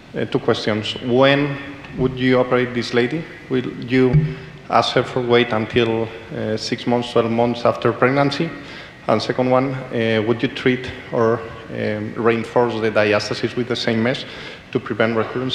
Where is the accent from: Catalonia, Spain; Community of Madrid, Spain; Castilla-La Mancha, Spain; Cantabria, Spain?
Community of Madrid, Spain; Madrid; from Madrid, Spain.